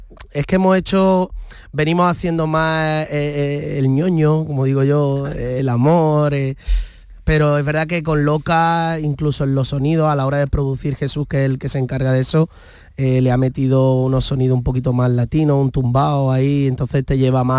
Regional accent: Pilar de la Horadada, Valencian Community, Spain; now in Lebrija, Spain; Soy de Alicante, un pueblo de Alicante, tengo que decirlo, Pilar de la Horadada, que si no luego me riñen. Y vivo ya pues desde 2013 en Lebrija.

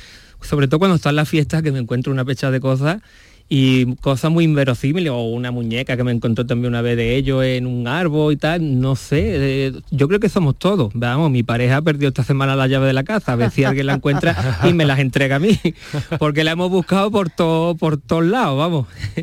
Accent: Málaga, Andalusia, Spain; Y la verdad que yo estaba bien porque yo soy de Málaga.

